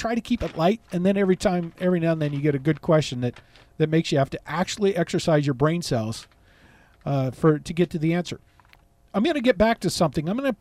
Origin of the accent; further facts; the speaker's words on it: California, United States; born there; I was born in California. I have a domicile of origin of California.